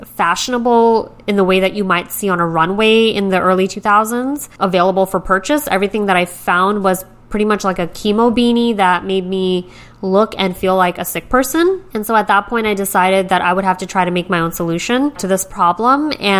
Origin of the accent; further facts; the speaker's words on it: New York City, New York, United States; Growing up in New York City, I always loved to take in all the fashion in the city